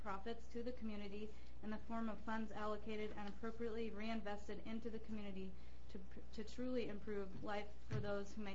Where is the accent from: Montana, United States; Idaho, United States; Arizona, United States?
Arizona, United States; Bisbee; I have lived in Bisbee for 38 years. I grew up in Bisbee. I'm a mother and a homeowner within this community.